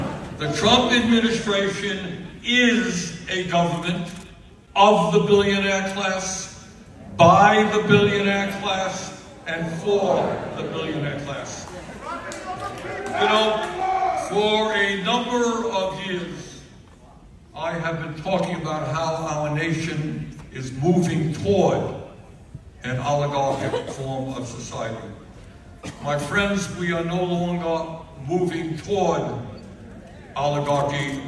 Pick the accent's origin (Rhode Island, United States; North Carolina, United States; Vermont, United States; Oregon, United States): Vermont, United States; Now, I come from Vermont. Well, I think if I'm from Vermont doing a town meeting here